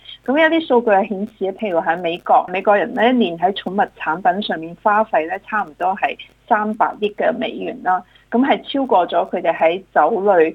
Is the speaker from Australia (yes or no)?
yes; Australia; 代表咗我哋澳洲人咧，其实喺家庭开支方面咧